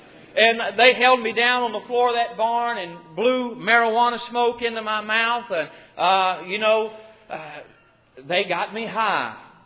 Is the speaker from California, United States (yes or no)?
no; Florence, South Carolina, United States; I was born and raised in Florence, South Carolina, and when I was 2 years old, my mother and father, they went through some troubles in their marriage.